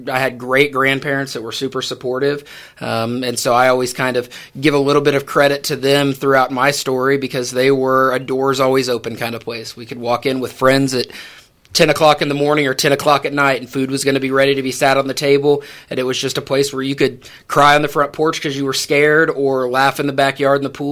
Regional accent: Coffeyville, Kansas, United States; A little bit about me. I grew up in Coffeville, Kansas. So I grew up down in southeast Kansas.

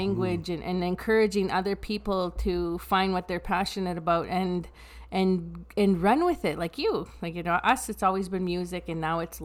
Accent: Saddle Lake, Alberta, Canada; I'm from Sad Lake, so you know what?

